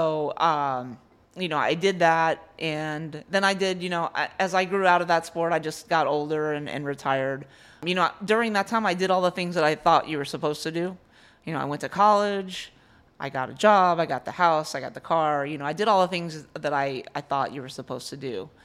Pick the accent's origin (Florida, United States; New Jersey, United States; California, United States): Florida, United States; Miami; Well, I am a native Floridian. I was born in Miami. I was raised by my dad since I was five.